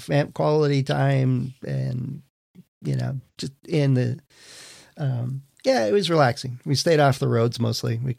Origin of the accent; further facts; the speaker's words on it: Wisconsin, United States; in at least where I grew up in Wisconsin, people would drive out onto the lakes and set up huts and stuff.